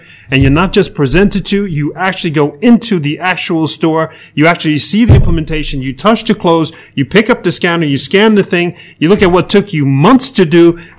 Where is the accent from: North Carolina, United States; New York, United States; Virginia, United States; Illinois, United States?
New York, United States; Manhattan; let me tell you, I'm from New York, born and raised in Manhattan.